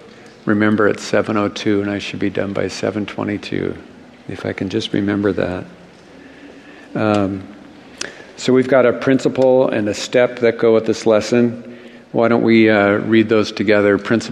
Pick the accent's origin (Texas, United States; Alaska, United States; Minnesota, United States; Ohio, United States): Minnesota, United States; my favorite team is the Vikings because I grew up in Minnesota.